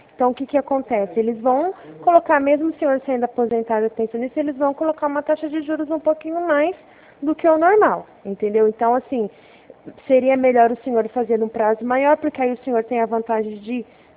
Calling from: Ribeirão Preto, São Paulo, Brazil; Eu falo da cidade de Ribeirão Preto

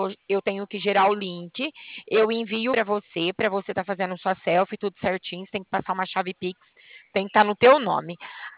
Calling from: Bebedouro, São Paulo, Brazil; gente fala de Bebedouro, São Paulo.

